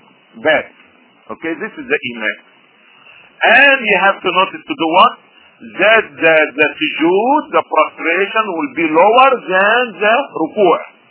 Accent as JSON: {"language": "English", "country": "Egypt", "said": "I'm from Egypt."}